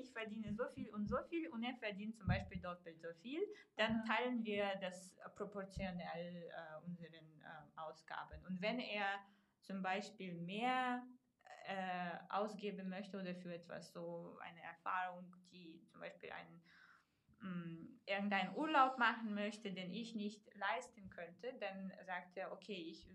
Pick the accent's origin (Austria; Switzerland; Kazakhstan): Kazakhstan; now in Germany; ich komme aus, aber aus Kasachstan, bei uns macht man das so und so.